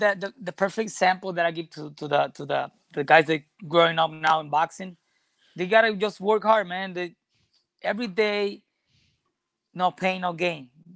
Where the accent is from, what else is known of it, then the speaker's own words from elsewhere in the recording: Barranquitas, Puerto Rico; English is a second language; Right now, I'm from Barranquitas, Puerto Rico. That's a little country from Puerto Rico. Like, nobody hear about that.